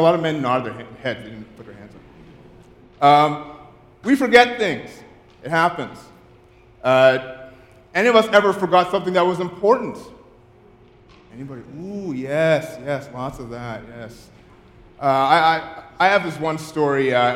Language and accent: English; Ottawa, Ontario, Canada; Now, I grew up in the Ottawa area